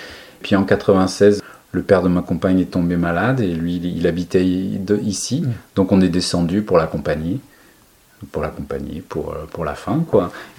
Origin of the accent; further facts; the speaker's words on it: Paris, Île-de-France, France; En fait, moi, je suis parisien de chez Paname. Voilà, j'ai passé 30 ans à Paris. Voilà, je suis un vrai parisien, né dans le 15e.